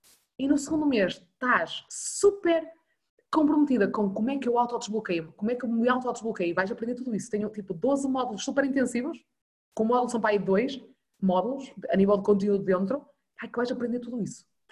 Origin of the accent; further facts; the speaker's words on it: Norte, Portugal; sou do Norte, ok, desculpem as neiras